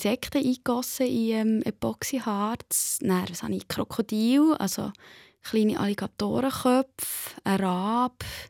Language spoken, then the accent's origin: German; Lohn-Lüterkofen, Solothurn, Switzerland; das war auf dem Land, dort, wo ich aufgewachsen bin, in Lohn-Lütterkofen bei Solothurn